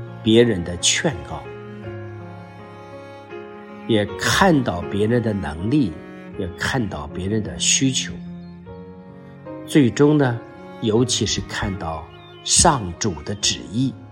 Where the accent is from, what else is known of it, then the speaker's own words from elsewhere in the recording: China; 所以有时候我们中国人有一个词叫鬼迷心窍